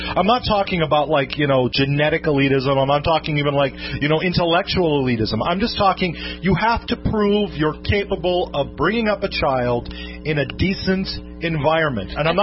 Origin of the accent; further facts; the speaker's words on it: Ireland; Gee, Sean, I'm Irish. I've never thought that before.